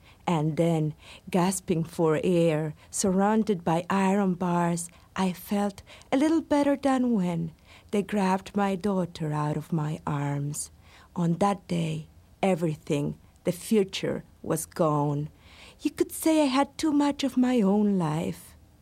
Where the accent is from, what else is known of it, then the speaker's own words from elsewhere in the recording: Bahia Blanca, Buenos Aires Province, Argentina; the headquarters of the army in my hometown of Bahia Blanca, the city in the south of Argentina.